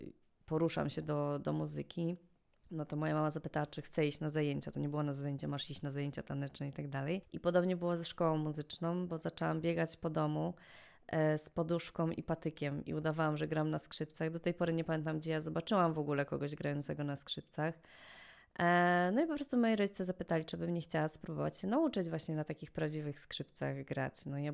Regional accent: Świdnica, Lower Silesian Voivodeship, Poland; Pochodzę z Polski, a dokładnie pochodzę ze Świdnicy. To jest miasto na Dolnym Śląsku, bardzo piękne, malownicze.

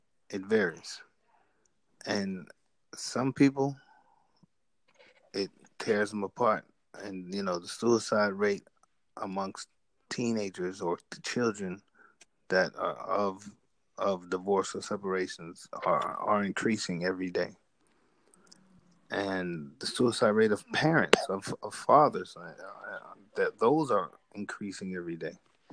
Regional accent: Las Vegas, Nevada, United States; growing up in Vegas, it's the fight capital of the world.

